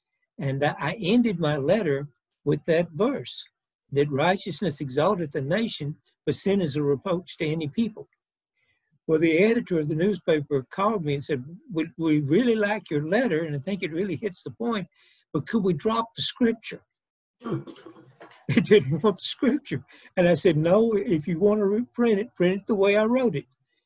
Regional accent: Tennessee, United States; Well, I was from Tennessee, but I lived up there. I lived up there for 8 years and then came back.

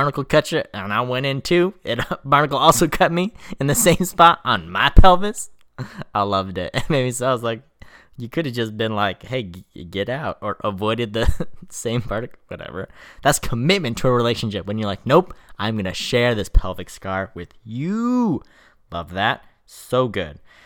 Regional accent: Victorville, California, United States; We got to go to Victorville. My hometown, which they've already been to in the shooting

